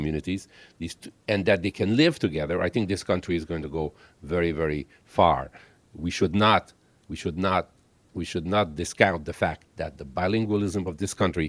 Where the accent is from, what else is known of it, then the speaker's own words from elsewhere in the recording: Canada; We now know as Canadian that we are in practically every community across the country.